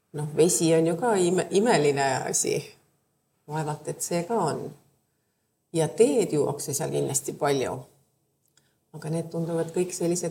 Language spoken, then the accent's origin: Estonian; Saare County, Estonia; Mina pean ikka ennast saarlaseks ja kuigi ma seal nüüd igapäevaselt ei ela, siis ma olen ikka saarlane. Ma olen 18 aastat oma elust järjest elanud Saaremaal